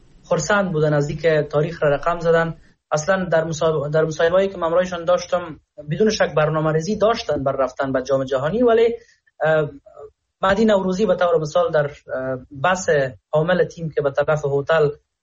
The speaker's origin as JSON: {"language": "Persian", "country": "Afghanistan", "said": "وقتی که می‌گفتم ما از افغانستان هستم"}